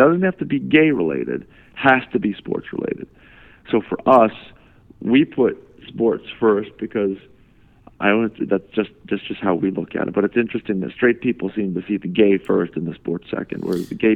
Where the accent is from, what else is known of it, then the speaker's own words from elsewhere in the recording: Cape Cod, Massachusetts, United States; I grew up on Cape Cod and there was no being gay about my life.